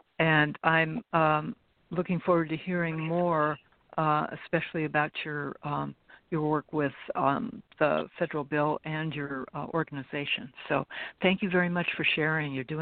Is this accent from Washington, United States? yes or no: yes; Tacoma, Washington, United States; born there; I was born in Tacoma, Washington, and I'm an Army brat.